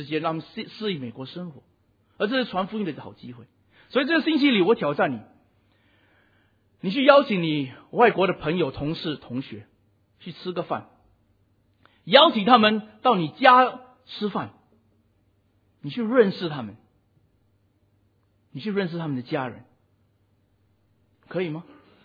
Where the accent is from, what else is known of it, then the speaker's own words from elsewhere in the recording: Singapore; 其实我刚回来新加坡，现在还不到2年。特别我刚回来的时候，发现我们新加坡人很喜欢埋怨投诉